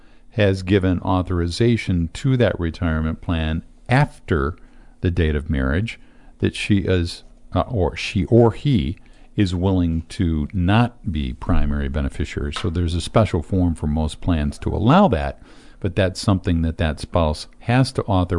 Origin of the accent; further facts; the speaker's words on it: France; accent: French; English is a second language; My French accent here, I can't help it, you know.